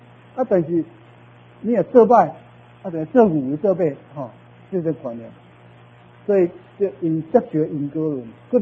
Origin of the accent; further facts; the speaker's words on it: Kaohsiung, Taiwan; 我是高雄人哈